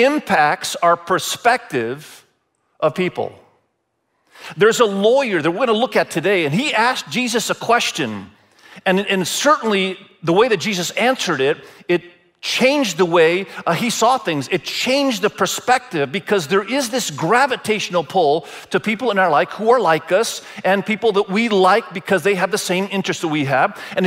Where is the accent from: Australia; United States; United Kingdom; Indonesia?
Indonesia; I was born and raised in Indonesia.